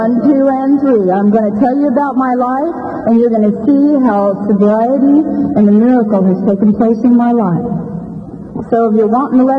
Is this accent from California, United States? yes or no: yes; San Francisco, California, United States; also born or lived in San Jose; my childhood, I grew up in San Francisco. I was born in San Jose. So when I came across the Bay Bridge, this is really special.